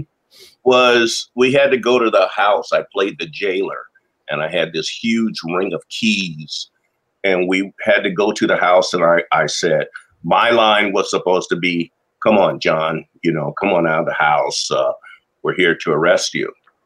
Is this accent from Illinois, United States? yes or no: no; South Bend, Indiana, United States; What I grew up in South Bend, Indiana, but I went to college in Minnesota